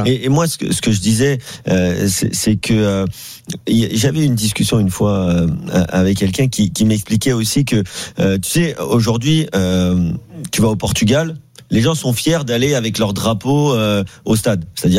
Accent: France; bah moi, oui, je suis français.

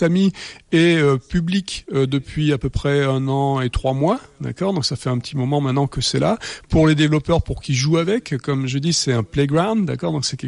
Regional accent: Toulouse, Occitanie, France; Je suis toulousain, ça n'a rien à voir

